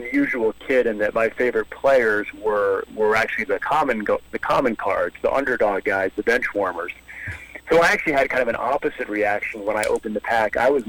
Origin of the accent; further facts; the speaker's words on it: Rhode Island, United States; Yeah, I grew up in Rhode Island collecting baseball cards and had thousands of them.